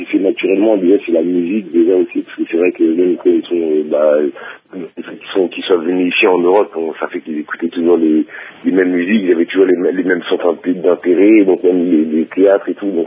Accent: Paris, Île-de-France, France; moi, je suis né à Paris, en plus, dans le 18e, à place de Clichy. Donc, voilà, je suis né ici à domicile.

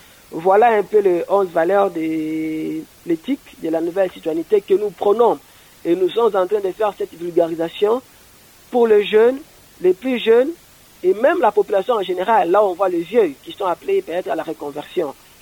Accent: Lualaba, DR Congo; Nous venons de réaliser un grand travail ici chez nous au Lualaba.

